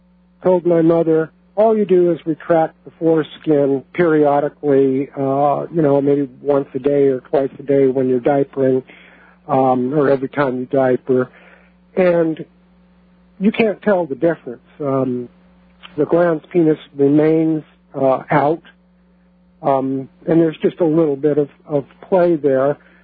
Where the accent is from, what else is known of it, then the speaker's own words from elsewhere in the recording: New York City, New York, United States; born there; I was born in New York City in 42.